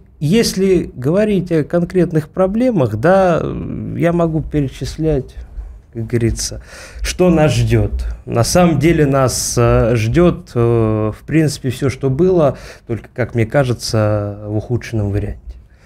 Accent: Podolsk, Moscow Oblast, Russia; я сам, кстати говоря, из Подольска, мой родной город, городской округ Подольск, Московской области, прекрасный город

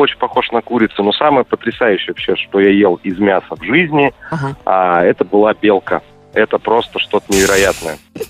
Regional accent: Novosibirsk, Novosibirsk Oblast, Russia; Я из Новосибирска, очень люблю покушать, много что пробовал.

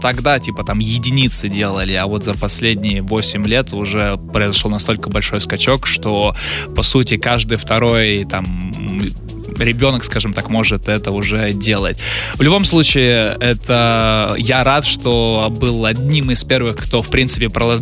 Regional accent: Novosibirsk, Novosibirsk Oblast, Russia; но я родом из Новосибирска, там снега у нас полно и возможность была кататься круглый день

